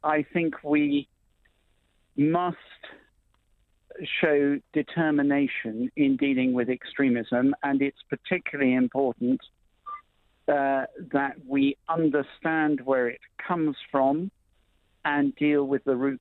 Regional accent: London, United Kingdom; I'm a Londoner. It's no more than a mile or so from where we live.

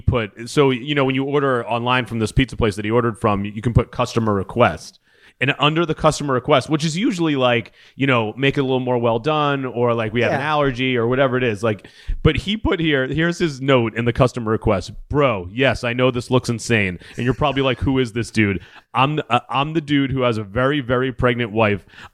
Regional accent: Massachusetts, United States; I'm from Massachusetts, so I have a lot of friends up there.

